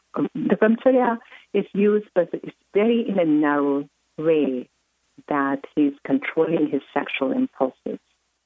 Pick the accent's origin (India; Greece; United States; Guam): India; So I was born and raised in India, and I grew up listening to the stories of Gandhi.